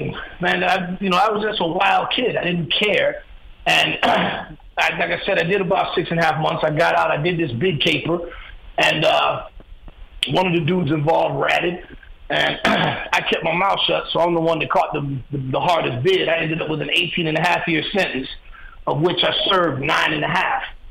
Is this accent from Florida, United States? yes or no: yes; Miami, Florida, United States; And, you know, I started running the streets, and I grew up in Miami.